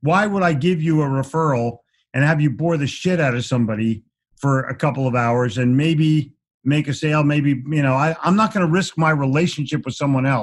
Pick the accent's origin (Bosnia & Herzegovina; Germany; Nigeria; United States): United States; Philadelphia, Pennsylvania; You know, I neglected to tell you I'm from Philly